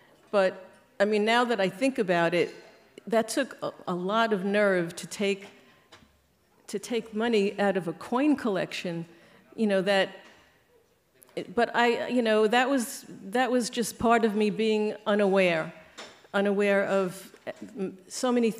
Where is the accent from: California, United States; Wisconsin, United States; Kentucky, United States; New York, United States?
New York, United States; Staten Island; Okay, well … I'm from Staten Island, New York.